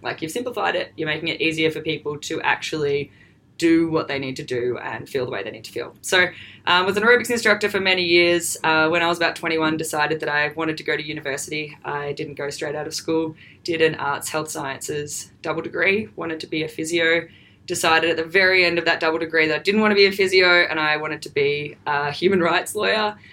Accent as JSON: {"language": "English", "town": "Melbourne", "region": "Victoria", "country": "Australia", "said": "but I guess I'm from Melbourne here."}